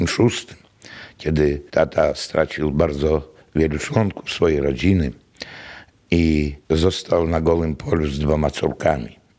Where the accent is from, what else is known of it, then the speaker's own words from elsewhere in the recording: Zaleszany, Podlaskie Voivodeship, Poland; also born or lived in Dydule / Grabowiec; Urodziłem się w Zaleszanach. Przeżyłem tam swoje dzieciństwo i młodość. Ożeniłem się. I myślałem, że to będzie jedyne i ostatnie miejsce mojego życia. Potem mieszkałem w Dydulach, w Grabowcu.